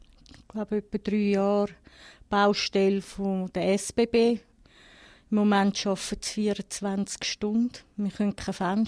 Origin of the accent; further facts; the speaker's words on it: Zurich, Switzerland; Ich bin eben in Zürich-Unterstrasse aufgewachsen, bin als 19- und 20-Jährige in London und in Paris gewesen, bin aber gern wieder heimgekommen in die Kleinstadt Zürich.